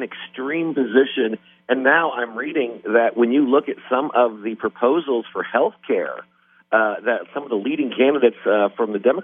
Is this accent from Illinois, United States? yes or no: no; Indiana, United States; I'm from Indiana.